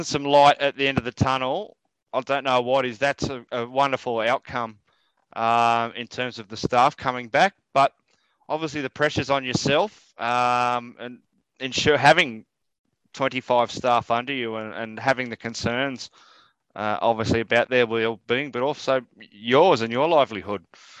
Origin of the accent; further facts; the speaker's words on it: Castle Hill, New South Wales, Australia; When I was young, I grew up around the Castle Hill Indoor Sports Centre, the original and then the secondary one